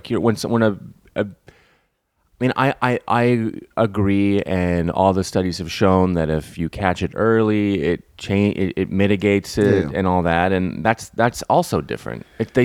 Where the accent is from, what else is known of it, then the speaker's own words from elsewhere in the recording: Canada; because I'm from Canada and you have to take French until 9th grade, or until 10th grade